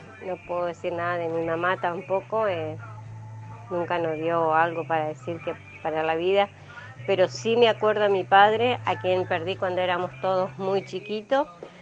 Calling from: Concordia, Entre Ríos, Argentina; de Concordia, Entre Ríos.

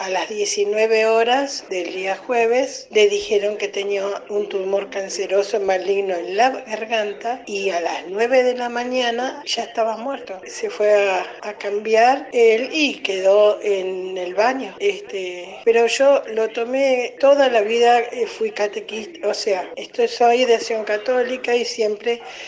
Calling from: Mar del Plata, Buenos Aires Province, Argentina; de Mar del Plata.

